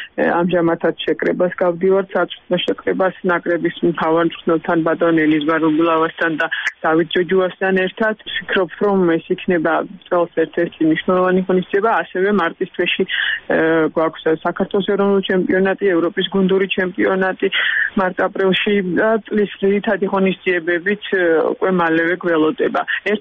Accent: Batumi, Adjara, Georgia; როგორც სპორტმენი, როგორც ბათუმელი და როგორც ესე ვთქვათ ჩართული სადადრაკო სამყაროში

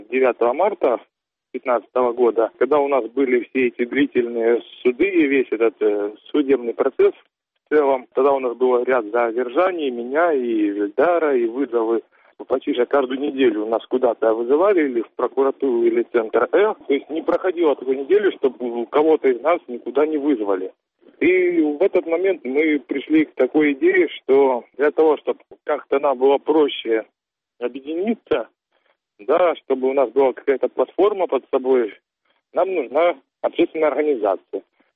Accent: Crimea, Ukraine; Я родился в Крыму, я жил в Крыму. Крым – это мой дом, и я не понимаю, почему я должен отсюда уезжать, даже если сюда пришла Россия. Это моя родина

